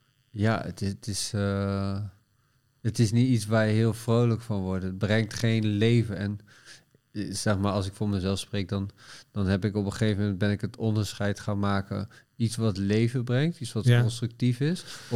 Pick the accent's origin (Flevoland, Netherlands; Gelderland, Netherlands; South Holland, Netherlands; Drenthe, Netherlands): South Holland, Netherlands; Gorinchem; ik kom uit Gorinchem. En dat was een klein stadje.